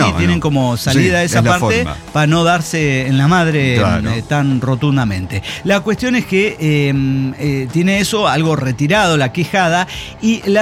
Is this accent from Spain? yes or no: no; Mérida, Yucatán, Mexico; Pero en realidad soy de Mérida, Yucatán. Sí, y además mido 1.60 m.